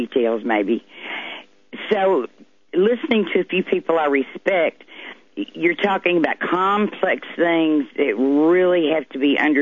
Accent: United States; growing up in America, the good U.S. of A., law-abiding

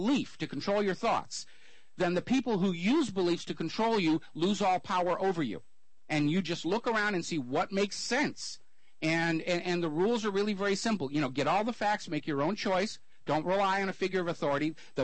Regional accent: Boston, Massachusetts, United States; I come from Boston.

